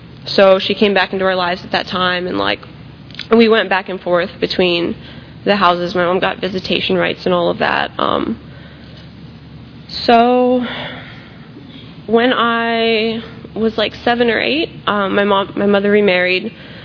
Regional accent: Bradenton, Florida, United States; born there; so I was born in Bradenton, to a pretty average family.

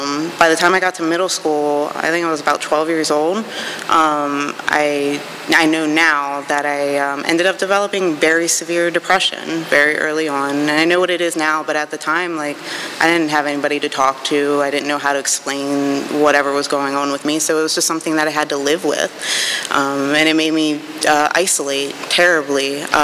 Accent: Baltimore, Maryland, United States; born there; So I was born in Baltimore, Maryland. I have three older sisters.

